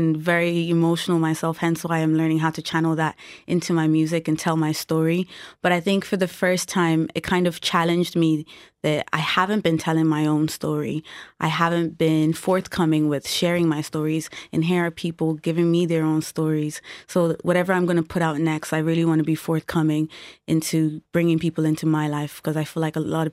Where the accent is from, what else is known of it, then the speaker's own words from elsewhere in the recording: Nigeria; now in Ireland; me being like Nigerian, like coming here in Ireland, being black, a black woman as well